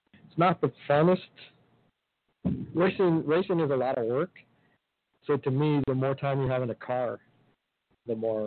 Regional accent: Texas, United States; now in Las Vegas, United States; I say I'm a Texan, but I was only there for a year. But every time I drive through, I say, I'm a Texan.

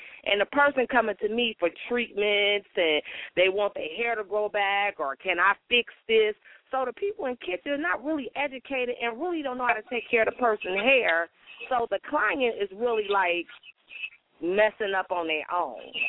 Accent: Cincinnati, Ohio, United States; from Cincinnati, Ohio.

